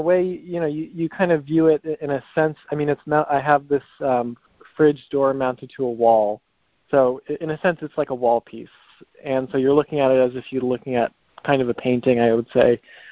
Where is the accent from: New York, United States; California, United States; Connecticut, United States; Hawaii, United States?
Connecticut, United States; I grew up in Connecticut, and then so after Pratt, I went to school in Bridgeport.